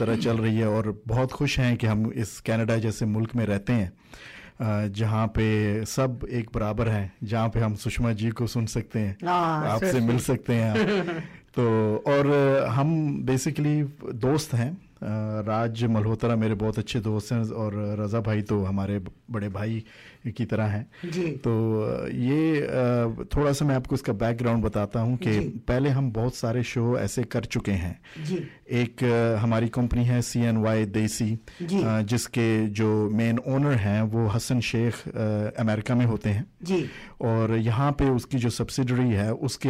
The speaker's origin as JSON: {"language": "Hindi", "country": "Belgium", "tie": "born or raised there", "second_language": "Hindi", "moved": "as an adult", "lives_now": "Canada", "said": "मैं initially masters के लिए आया था, मैं बेल्जियम में बड़ा हुआ हूँ और बेल्जियम से यहाँ मास्टर्स के लिए आया था, और उसके बाद फिर ज़िंदगी चलती गई और यहाँ पे परमानेंट रेजिडेंसी ले ली, फिर कैनेडियन सिटीज़न हो गए।"}